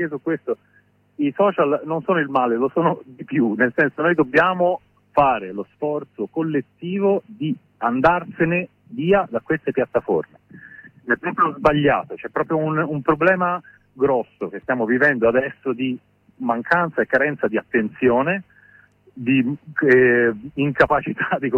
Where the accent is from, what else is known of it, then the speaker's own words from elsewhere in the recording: Florence, Tuscany, Italy; almeno io sono di Firenze, nella mia città, un pacco di compagni